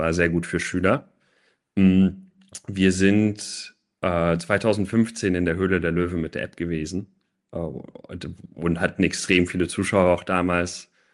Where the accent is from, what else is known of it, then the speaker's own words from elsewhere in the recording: Munich, Bavaria, Germany; born there; now in Berlin, Germany; Also ich bin in München geboren und habe früher lange für Münchner Verein gespielt oder Münchner Vorortsverein und seit 14 Jahren jetzt in Berlin und spiele für Empor Berlin.